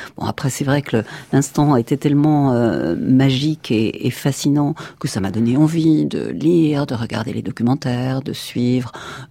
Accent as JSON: {"language": "French", "region": "Bourgogne-Franche-Comté", "country": "France", "tie": "born there", "also_born_or_lived": "Le Creusot", "said": "Bon, je suis née en Bourgogne, j'ai fait mes études au Creusot"}